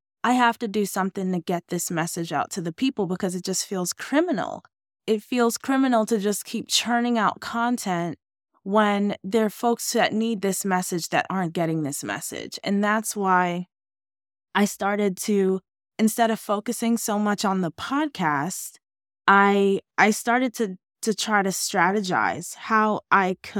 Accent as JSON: {"language": "English", "region": "New York", "country": "United States", "tie": "born or raised there", "also_born_or_lived": "Oakland / Chicago / Los Angeles", "lives_now": "Orlando, United States", "said": "I'm born and raised in New York, lived in Oakland, lived in Chicago, lived in LA. Now I live in Orlando."}